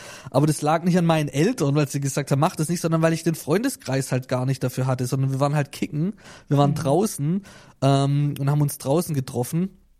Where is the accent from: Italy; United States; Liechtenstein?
Italy; Eine Mentalität, ich bin Italiener, ich habe eine andere Mentalität wie du und es ist auch völlig in Ordnung.